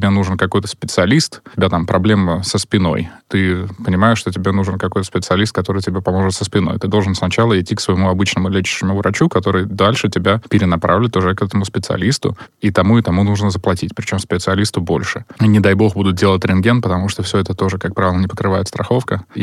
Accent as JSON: {"language": "Russian", "country": "Russia", "moved": "as an adult", "said": "я уезжал из России в 2006-2007 году, вот только закончились 90-е, в 90-х я закончил школу, поступил в институт, в аспирантуру, оттуда поехал в Америку"}